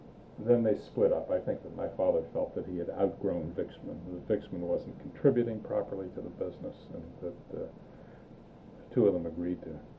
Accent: Pittsburgh, Pennsylvania, United States; I was born in December of 17. My paternal grandmother, I remember, came over when I was about 2 years old. At that time, we lived on Center Avenue, near Francis Street, near where the Pittsburgh Courier is or used to be, across from the colored YMCA.

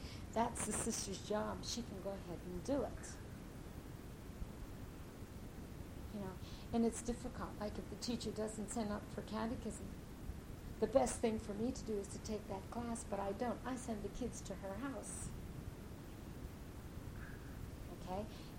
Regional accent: United States; You know, I can't really deny that I am an American.

